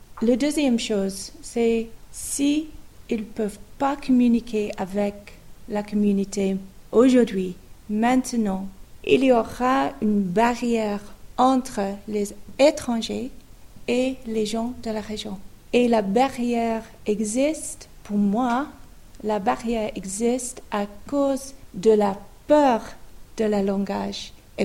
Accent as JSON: {"language": "French", "region": "South of England", "country": "United Kingdom", "second_language": "French", "moved": "as an adult", "lives_now": "Switzerland", "said": "En Angleterre, nous étions du sud d'Angleterre."}